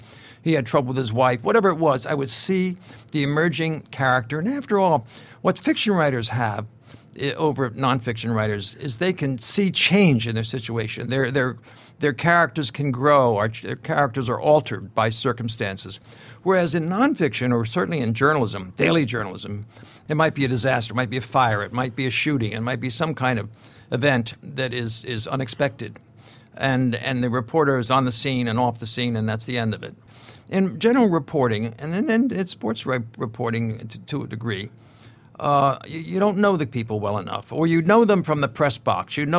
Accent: United States; As a young American in this particular setting, my hometown, DiMaggio was one of the few men with an Italian name that didn't bring dishonor upon the government or the nation of the United States.

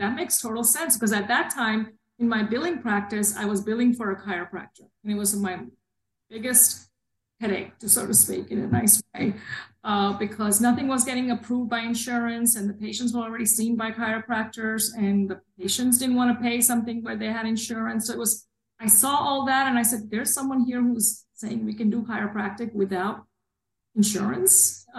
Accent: New Jersey, United States; I have a degree in engineering. I grew up in New Jersey.

